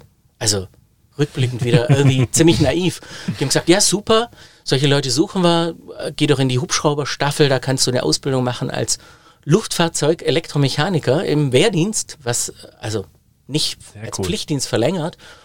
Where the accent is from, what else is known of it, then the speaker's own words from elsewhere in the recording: Biberach an der Riß, Baden-Württemberg, Germany; in Biberach an der Riß, meine Heimatstadt damals